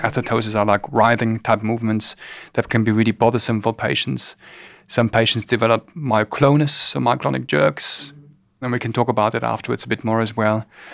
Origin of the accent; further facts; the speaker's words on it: Germany; accent: German; English is a second language; moved away as an adult; now in Brisbane, Australia; As you might have realized from my accent, unless they fix it up, I'm German. But grew up in Germany and fell in love with a lovely Kiwi girl who tried to drag me to New Zealand via England. We kind of got stuck here.